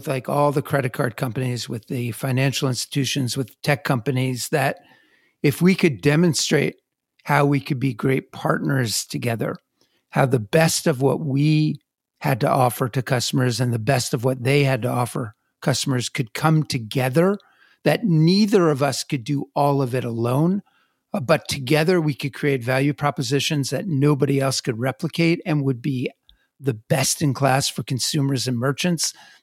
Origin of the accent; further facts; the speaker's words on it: New Jersey, United States; But then, you know, I come from New Jersey, as you know.